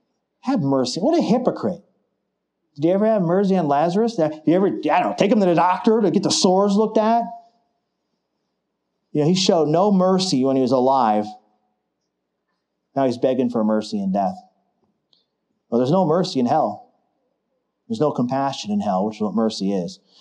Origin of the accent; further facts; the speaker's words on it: the South, United States; Yeah, we come from the South, man. There's churches on every corner.